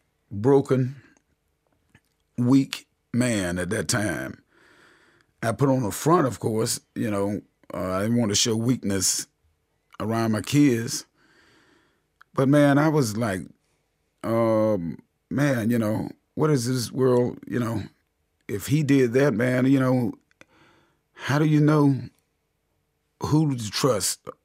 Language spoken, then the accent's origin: English; North Carolina, United States; moved away as an adult; now in New York, United States; You know, I'm from North Carolina, so I don't mind working.